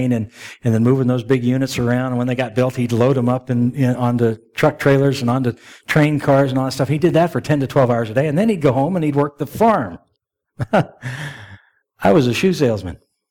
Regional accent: Denver, Colorado, United States; now in Arkansas City, United States; I'm from Ark City now. I came from Denver originally, and but I'm in Ark City, and Ark City is more of a rural area.

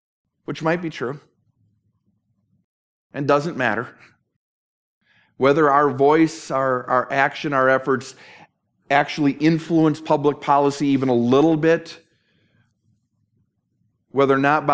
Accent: Minneapolis, Minnesota, United States; now in New Jersey, United States; I grew up in the Twin Cities, home of the Target store. I remember, I mean, living in New Jersey, I was in retail wasteland for years.

